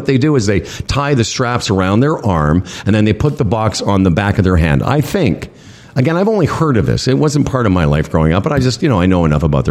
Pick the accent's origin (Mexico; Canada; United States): Canada; Moose Jaw, Saskatchewan; Because I'm from Moose Jaw.